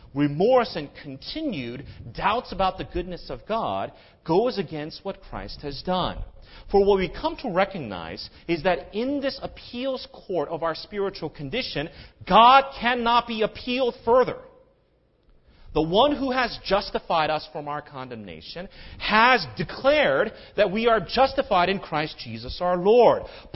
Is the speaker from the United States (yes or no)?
yes; United States; Being who I am and being an American who thinks everything is great bigger